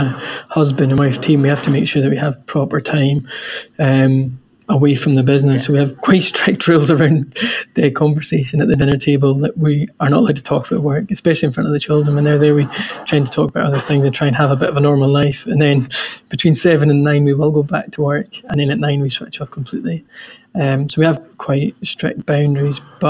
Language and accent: English; Thurso, Scotland, United Kingdom; We grew up here. I'm from Thurso. My wife's from Dunnet, and it's just a beautiful part of the world.